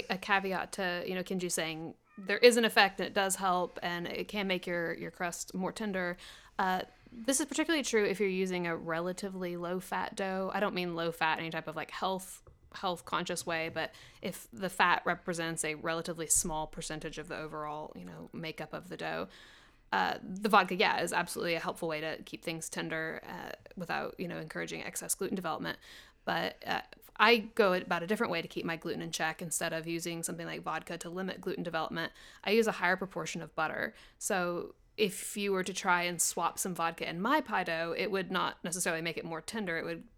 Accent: the South, United States; I'm from the South.

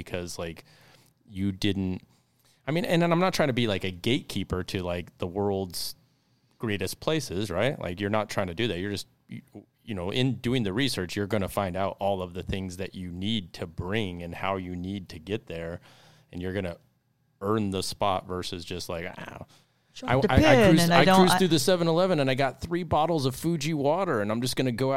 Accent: Colorado, United States; I mean, I grew up in Colorado, and it was, you know.

